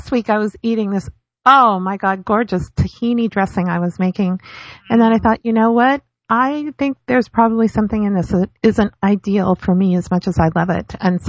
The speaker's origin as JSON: {"language": "English", "town": "San Francisco", "region": "California", "country": "United States", "tie": "born or raised there", "said": "But yet I grew up in San Francisco on Chinese food."}